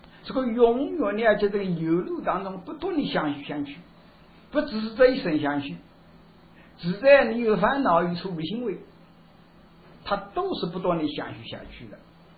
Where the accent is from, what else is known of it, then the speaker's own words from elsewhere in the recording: China; 我们中国人说啊，叫逐鹿，这个鹿啊，就是树林里面的那个鹿啊。